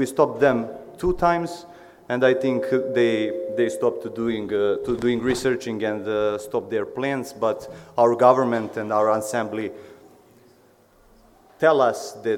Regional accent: Serbia; English is a second language; I'm from Serbia

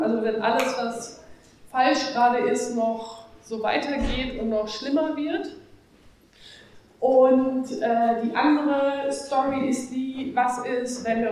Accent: North Rhine-Westphalia, Germany; ein Kind des Ruhrgebiets, so wie ich auch.

